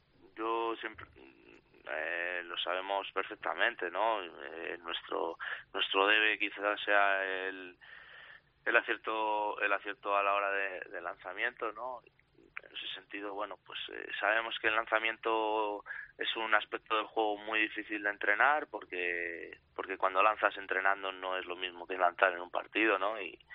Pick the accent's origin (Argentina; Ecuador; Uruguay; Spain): Spain; Valladolid, Castile and León; como yo soy vallisoletano también